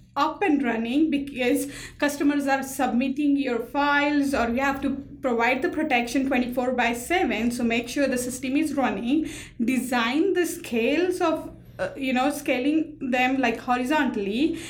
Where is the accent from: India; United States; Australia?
India; Pune, Maharashtra; English is a second language; Definitely Pune was my hometown, so it was a little bit easier.